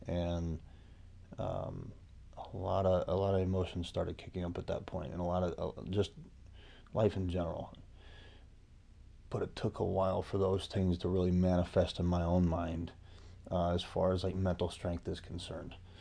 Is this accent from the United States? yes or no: yes; Mishawaka, Indiana, United States; I'm from Mishawaka, Indiana.